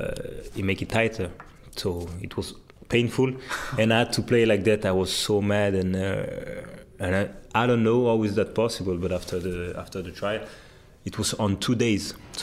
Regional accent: France; it's the every 6 weeks you have like holidays in France. So, but anyway, it was not that far from my hometown, because it was only 1.5 hours driving.

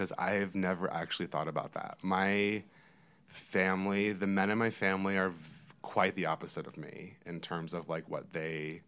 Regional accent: Charlotte, North Carolina, United States; growing up in Charlotte at a time where like I didn't have a lot of like people like me that I really knew firsthand

